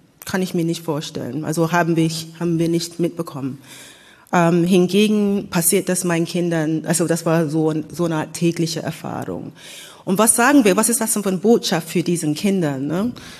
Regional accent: United Kingdom; German is a second language; now in Germany; weil ich tatsächlich aus Großbritannien kam. Also für mich war das eine, das hat einfach besser gepasst für mich, dass ja, das stimmt, das ist nicht meine Sprache, das ist nicht meine Kultur

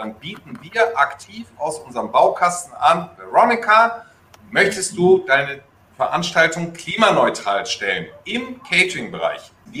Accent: Netherlands; German is a second language; Ich bin ja Holländer, man hört es mir nur nicht mehr an.

